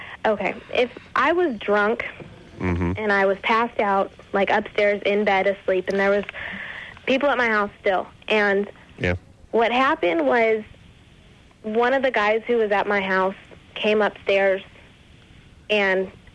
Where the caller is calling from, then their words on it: California, United States; California.